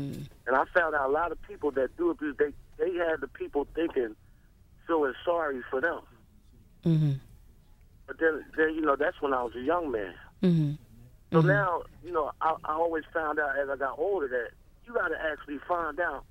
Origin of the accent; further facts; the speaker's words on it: Philadelphia, Pennsylvania, United States; Then growing up, and see, I grew up in Frankfort in Philadelphia.